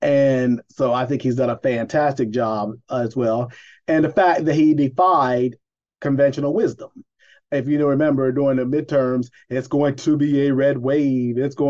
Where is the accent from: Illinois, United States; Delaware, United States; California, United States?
Delaware, United States; he's from my home state of Delaware. I mean, he represents Delaware. So I'm a Delaware.